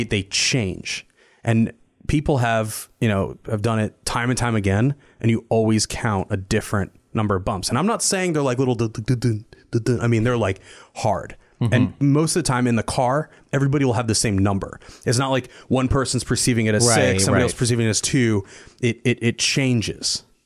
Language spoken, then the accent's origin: English; New Jersey, United States; this is a resort town that I grew up in New Jersey, around Big Lake.